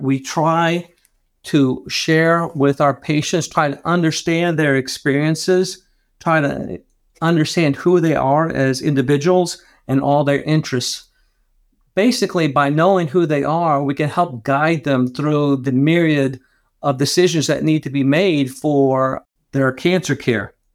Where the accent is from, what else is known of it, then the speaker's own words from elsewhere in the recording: Atlanta, Georgia, United States; Basically, I was born and raised in Atlanta. My mother and father were both physicians, one from Peru and one from Mexico.